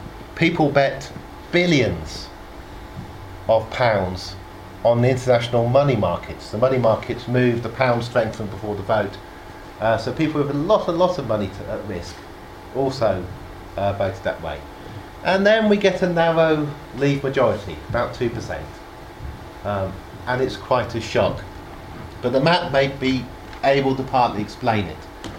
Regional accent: Oxford, South East England, United Kingdom; born there; As John said, I was born in Oxford. That now makes me very rare in Oxford.

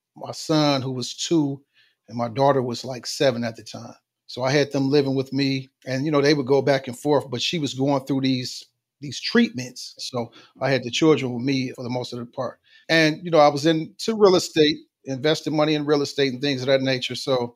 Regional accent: Detroit, Michigan, United States; I grew up in Detroit, Michigan, 70s, 80s.

